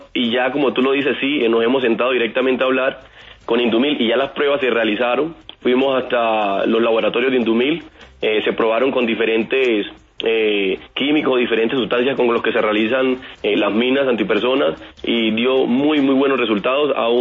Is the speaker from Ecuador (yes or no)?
no; Caucasia, Antioquia, Colombia; accent: costeño/antioqueño; now in Apartadó, Colombia; Sí, tengo, digamos, está revuelto mi acento. Yo soy de Caucasia, Antioquia, solamente que Caucasia está muy cercano a la costa, entonces tengo un poquito de acento como costeño y también un poquito como de antioqueño, ¿verdad? Pero vivo hace 20 años en apartado Antioquia